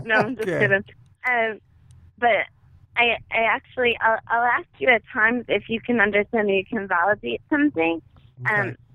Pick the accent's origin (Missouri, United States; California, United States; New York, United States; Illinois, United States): New York, United States; Brooklyn; accent: Brooklyn; You'll hear it in my accent as I read for you.